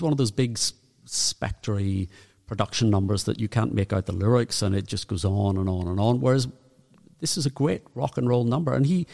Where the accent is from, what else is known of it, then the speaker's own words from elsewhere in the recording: Northern Ireland, United Kingdom; accent: Northern Irish; Is that with my Northern Irish accent?